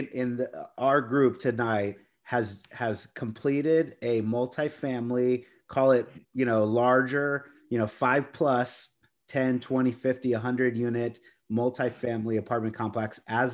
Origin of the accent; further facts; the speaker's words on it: Corpus Christi, Texas, United States; now in San Antonio, United States; So, I'm speaking from a Texas background, San Antonio. I grew up in Corpus Christi. So I grew up near the beach and basically now have my adult years next to the Alamo here in San Antonio.